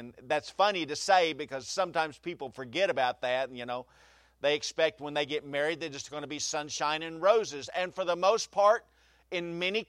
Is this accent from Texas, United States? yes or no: no; Enid, Oklahoma, United States; I mean, I grew up on Cedar Street in Enid, Oklahoma, and I knew nothing of stranger danger.